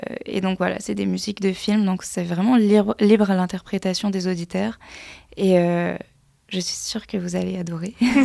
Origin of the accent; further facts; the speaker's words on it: Buis-les-Baronnies, Auvergne-Rhône-Alpes, France; on vient de la Drôme provençale, on s'est rencontrés là-bas, Bulles-et-Baronnies, c'est vraiment un petit village perdu dans les montagnes.